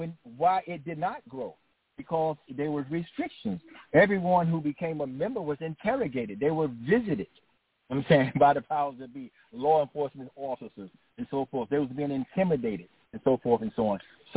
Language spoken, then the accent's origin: English; the South, United States; I grew up in Jim Crow South. Actually, early part of my life was spent in Jim Crow South.